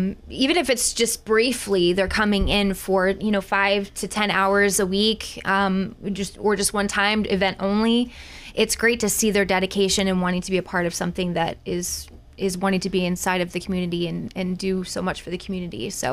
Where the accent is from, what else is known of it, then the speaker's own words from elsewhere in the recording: Thornville, Ohio, United States; also born or lived in Newark; I grew up in this area. I grew up in Thornville and then have been around Newark my whole life.